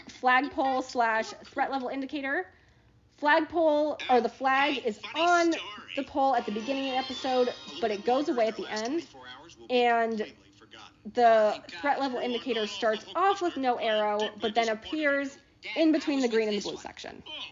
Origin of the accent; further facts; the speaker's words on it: Connecticut, United States; So, anyway, again … from Connecticut.